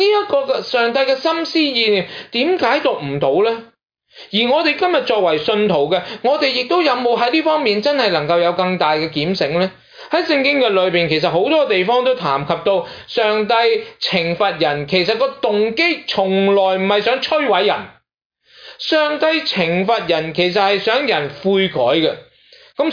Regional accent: Guangdong, China; 我哋广东人都有句说话

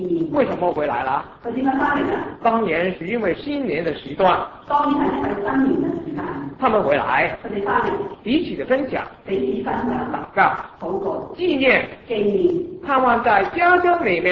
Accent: Hong Kong; 我本身是从香港来的。

